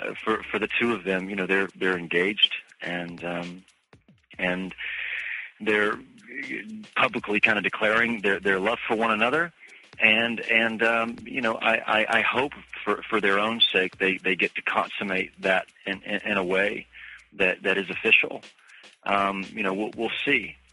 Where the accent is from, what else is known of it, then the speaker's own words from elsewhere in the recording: the South, United States; And that's not my experience, kind of growing up in the South.